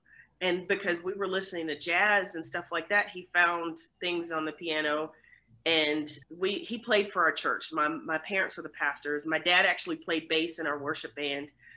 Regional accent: Atlanta, Georgia, United States; also born or lived in Memphis; I was born in Memphis, raised mostly in Atlanta, grew up in Atlanta, spent most of my life in Atlanta.

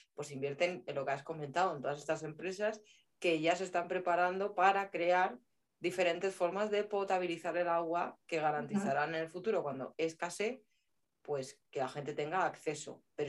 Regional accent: Guadalajara, Castilla-La Mancha, Spain; yo, por ejemplo, soy de Guadalajara, centro de España, al lado de Madrid

